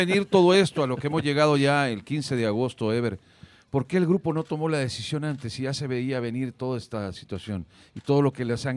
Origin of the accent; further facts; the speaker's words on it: El Salvador; Hablando a calzón quitado, como decimos los salvadoreños